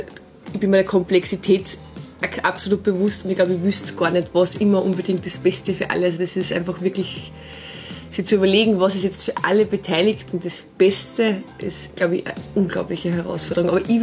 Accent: Steyr, Upper Austria, Austria; wir sind aus Steyr. Mhm. Das Elternhaus steht aber genau über der Grenze in Niederösterreich. Wir identifizieren uns aber beide in Steyr, weil wir da einfach groß geworden sind.

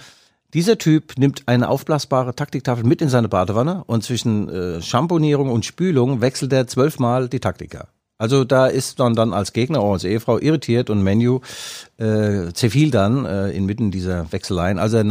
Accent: Leipzig, Saxony, Germany; ich als Leipziger

